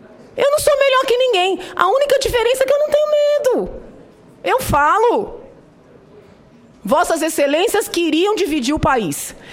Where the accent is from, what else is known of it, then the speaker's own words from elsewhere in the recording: Brazil; Porque eu sou brasileira e eu conheço.